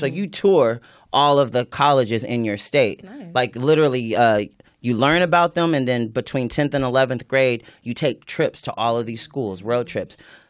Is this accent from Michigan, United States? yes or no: no; Riverside, California, United States; also born or lived in Los Angeles; I'm a Southern California native, which is kind of rare, especially in the industry. Most people move here. I was born in Riverside.